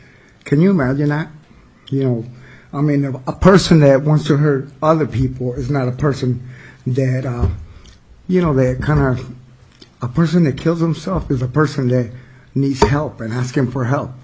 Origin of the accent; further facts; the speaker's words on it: Philadelphia, Pennsylvania, United States; also born or lived in Puerto Rico; I grew up in Philadelphia in a tough place. I'm Puerto Rican. I'm from Puerto Rico.